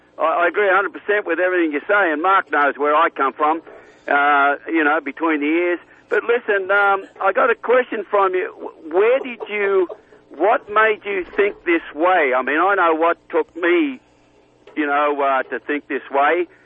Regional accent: Australia; Hey, what a bloody insult, mate. I'm an Aussie.

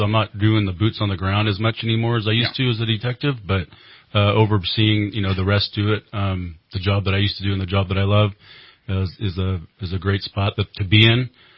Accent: Redding, California, United States; So, yes, I was born in Orange County, and then my parents moved up north when I was about one, and we've been here ever since.

